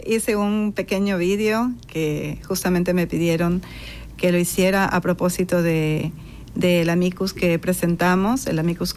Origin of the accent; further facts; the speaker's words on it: El Carmen, Manabí, Ecuador; born there; now in Guayaquil, Ecuador; como nací en el Carmen, ahí no hay manglares, es un bosque húmedo. Y bueno, pues cuando vengo a Guayaquil sí me llaman la atención los manglares